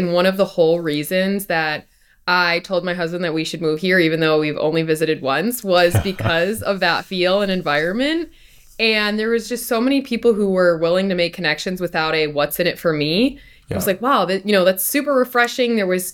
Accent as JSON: {"language": "English", "town": "Chicago", "region": "Illinois", "country": "United States", "moved": "yes", "lives_now": "Dallas, United States", "said": "I was originally from Chicago, moved to Dallas just over a year ago, and it's been an awesome ecosystem to be a part of."}